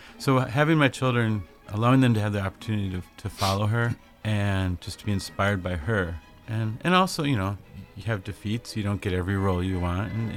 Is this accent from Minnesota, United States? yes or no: yes; St. Paul, Minnesota, United States; Reading about in my hometown of St. Paul, they're putting on a Nutcracker that's very modern